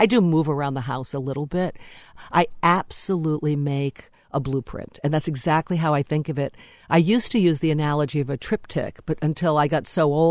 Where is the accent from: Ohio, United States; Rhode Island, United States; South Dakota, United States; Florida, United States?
Rhode Island, United States; Well, like many Rhode Islanders, when I left, I thought I'm never going back.